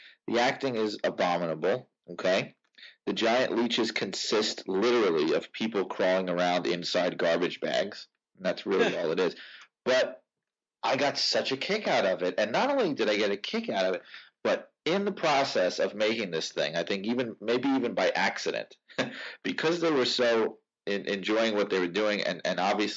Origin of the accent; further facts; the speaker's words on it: New York, United States; I grew up in New York, so we actually had Zachary, which is slightly before my time.